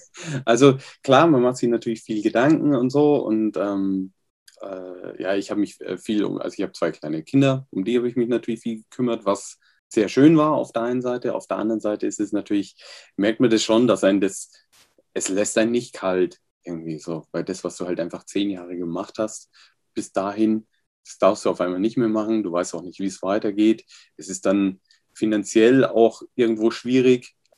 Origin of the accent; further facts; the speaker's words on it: Regensburg, Bavaria, Germany; zwar nie in Regensburg gewohnt, aber ich war zumindest für Musikleistungskurs vom Müller-Gymnasium in Regensburg. Also ich komme aus der Ecke.